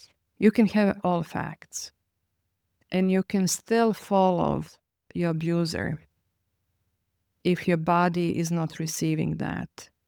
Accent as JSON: {"language": "English", "country": "Croatia", "said": "I'm a Serbian from Croatia."}